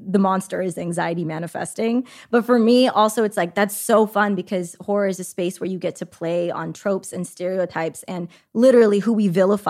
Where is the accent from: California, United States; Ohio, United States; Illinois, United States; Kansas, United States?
California, United States; I grew up in the Bay.